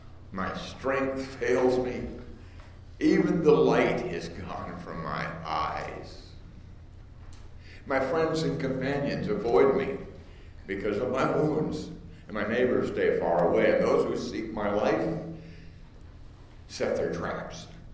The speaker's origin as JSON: {"language": "English", "country": "Canada", "tie": "born there", "said": "I was born in Canada, went to school at Fried Harlan College, a long way from home, and back in Henderson, Tennessee"}